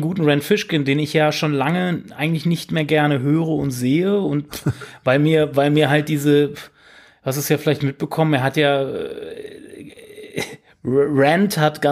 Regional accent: Hanover, Lower Saxony, Germany; aus meiner Heimatstadt quasi

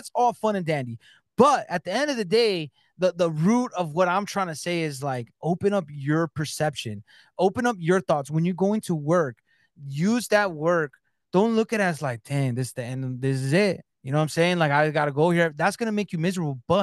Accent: California, United States; now in Michigan, United States; I'm in Michigan now because I'm originally from Cali, so I call it sodas.

